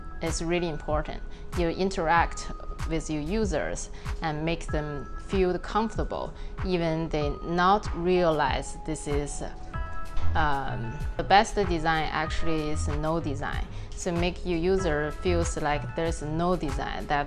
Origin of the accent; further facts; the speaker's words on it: Beijing, China; English is a second language; I'm from Hutong place, which is a really local location in capital of China, Beijing.